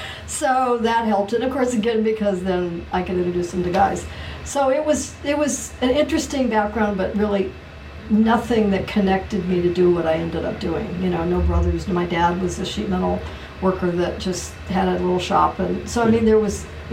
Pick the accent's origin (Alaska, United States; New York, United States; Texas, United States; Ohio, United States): Ohio, United States; Willoughby; But I grew up in Ohio, in northeast part of Ohio, Willoughby, Ohio, which is not well known, but east side of Cleveland.